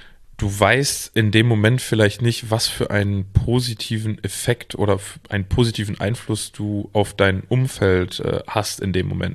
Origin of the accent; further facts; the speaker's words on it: North Rhine-Westphalia, Germany; Und ich komme aus dem Münsterland. Hier ist es das genaue Gegenteil der Fall.